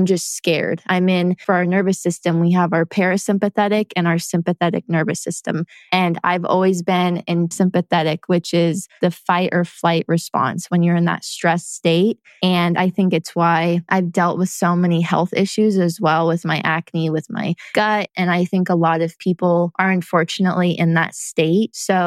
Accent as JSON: {"language": "English", "town": "Lake Tahoe", "region": "California", "country": "United States", "tie": "born or raised there", "said": "growing up in Lake Tahoe, I was very used to as a kid being outside all the time."}